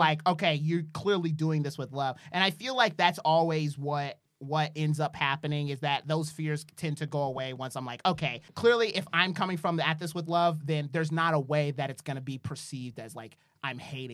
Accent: South Carolina, United States; I'm from South Carolina.

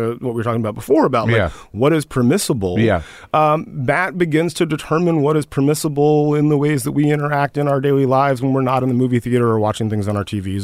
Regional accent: Columbus, Georgia, United States; also born or lived in Hawaii / Texas / Kansas / Germany; So I was born in Hawaii and like lived in Texas and Kansas and Germany for 3 years when I was very young. But we moved to Columbus, Georgia, which is where my dad...

